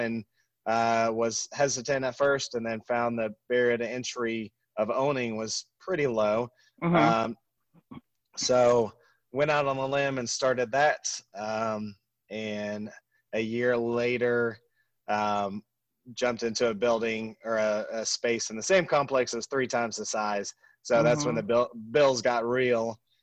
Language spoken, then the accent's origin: English; Georgia, United States; Born and raised in Cobb County. I've actually never lived outside of Cobb County.